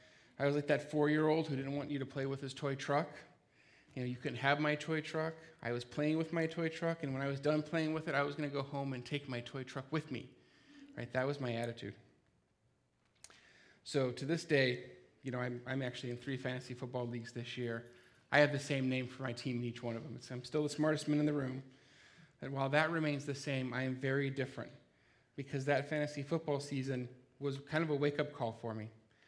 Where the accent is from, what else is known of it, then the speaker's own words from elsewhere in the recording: Arizona, United States; so you guys know I'm not from Washington. I'm from Arizona, so my mom's never had a chance to see me do anything ministry-wise